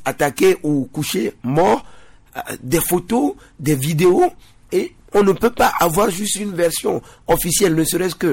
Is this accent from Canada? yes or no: no; Togo; moi je suis togolais